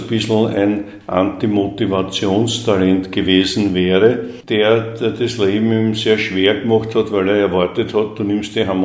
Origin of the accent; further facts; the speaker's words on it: Vienna, Austria; Also wir sind ja großteils bei der Oma aufgewachsen.